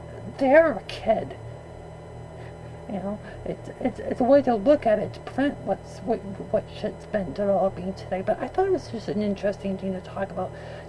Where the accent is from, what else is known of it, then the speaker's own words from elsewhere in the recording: London, United Kingdom; And I think the perception of females growing up in London area was negative for me.